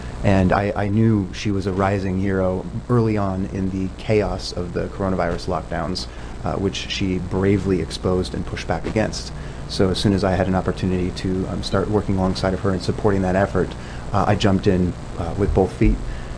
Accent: Los Angeles, California, United States; So I was from Los Angeles and was in LA at the time that Dr. Gold was also working there.

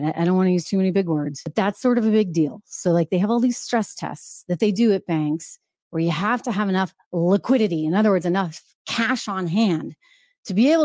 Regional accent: New Hampshire, United States; Born and raised, former Miss New Hampshire, by the way, born and raised in New Hampshire, a great place.

